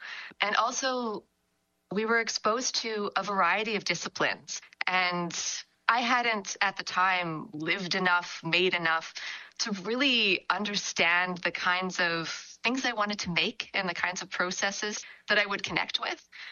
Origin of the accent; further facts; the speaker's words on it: Manitoba, Canada; I grew up in the Interlake, north of Winnipeg, and I was always drawing on walls and making costumes.